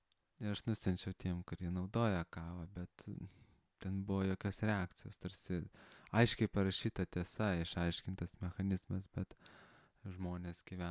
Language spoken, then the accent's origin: Lithuanian; Kaunas, Kaunas County, Lithuania; buvau Kaune, savo gimtajame mieste